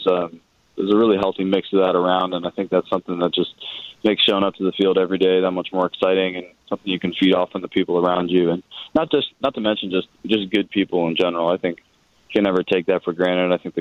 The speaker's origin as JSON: {"language": "English", "region": "California", "country": "United States", "tie": "born or raised there", "lives_now": "Chicago, United States", "said": "I mean, I grew up in California, so definitely spent a lot of time outside in nature"}